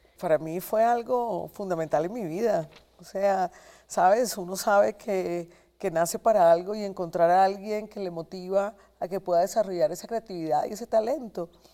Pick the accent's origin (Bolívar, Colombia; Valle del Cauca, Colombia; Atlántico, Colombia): Bolívar, Colombia; Cartagena; Yo soy del Caribe y además mi familia es sabanera.